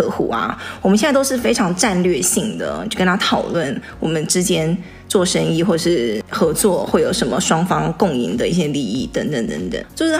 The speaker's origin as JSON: {"language": "Chinese", "country": "Taiwan", "tie": "born or raised there", "moved": "yes", "lives_now": "United States", "said": "我在台湾长大的，什么时候我几岁的时候来美国的时候"}